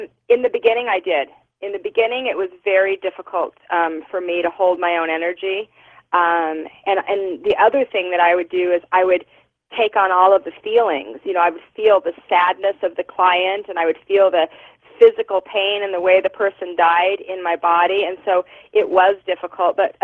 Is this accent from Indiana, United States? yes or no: no; Salt Lake City, Utah, United States; growing up, I grew up in Salt Lake City, Utah in the 70s, and we didn't, there was nowhere to go.